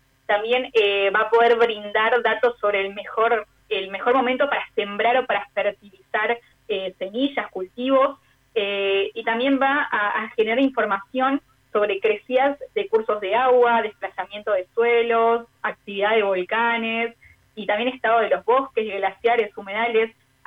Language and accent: Spanish; Argentina; al menos a mí como argentina me enorgullece muchísimo